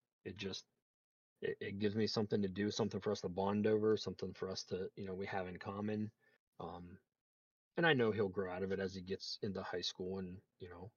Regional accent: Dillonvale, Ohio, United States; Yeah, so I am in my hometown. It's a very small town called Dillonvale, Ohio.

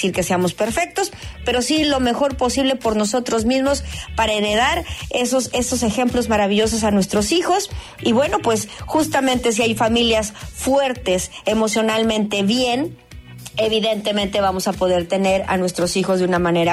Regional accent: Mexico; así somos los mexicanos.

